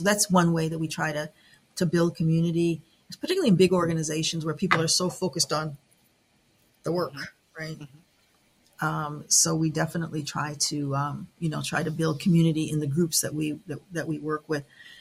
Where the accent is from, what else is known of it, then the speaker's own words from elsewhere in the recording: Niagara Falls, New York, United States; So I grew up in Niagara Falls, New York. It's not a large Black community.